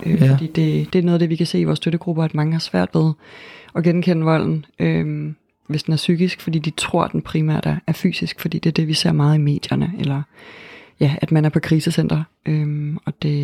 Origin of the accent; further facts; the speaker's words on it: North Denmark Region, Denmark; moved away as an adult; now in Copenhagen, Denmark; jeg er 32 år. Jeg bruger hun-hende pronomener. Jeg er født og opvokset i Nordjylland, og så flyttede jeg til København for lige knap 12 år siden.